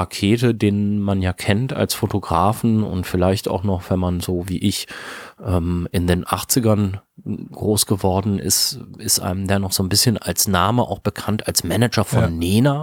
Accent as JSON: {"language": "German", "town": "Lübbecke", "region": "North Rhine-Westphalia", "country": "Germany", "said": "Lübbecke in Ostwestfalen, wo ich herkomme. Das ist eine kleine Stadt von ungefähr 25.000 Einwohnern, die so sich so ein bisschen in der Fläche verteilt, so ein paar Dörfer im Umland mit hat, die eingemeindet worden sind in den 70er Jahren."}